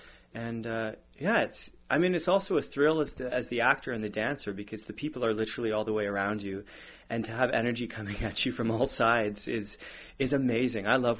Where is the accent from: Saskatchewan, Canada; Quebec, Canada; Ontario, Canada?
Ontario, Canada; London; I'm lucky to have grown up in London, Ontario, which is very close to Stratford. It's only about a 45-minute drive.